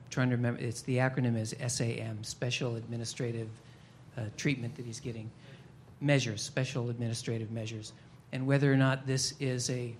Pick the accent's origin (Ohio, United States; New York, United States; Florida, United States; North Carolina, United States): North Carolina, United States; I'm a tourist from North Carolina.